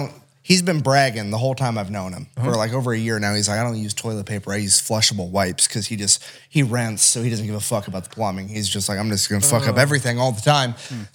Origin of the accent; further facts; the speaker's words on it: Iowa, United States; I'm from Iowa. I've never been to a fucking Buc-ee's.